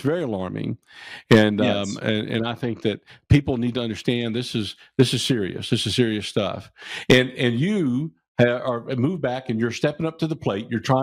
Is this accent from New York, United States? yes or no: no; Arkansas, United States; Even in my home state of Arkansas, they have all types of Chinese involvement.